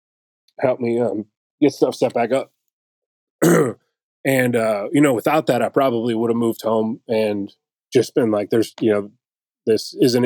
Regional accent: Detroit, Michigan, United States; My parents both worked in the automotive industry. I grew up in Detroit

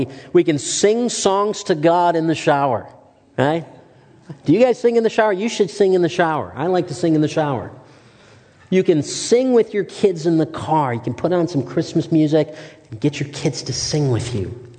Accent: Sri Lanka; My ethnicity, I'm from Sri Lanka

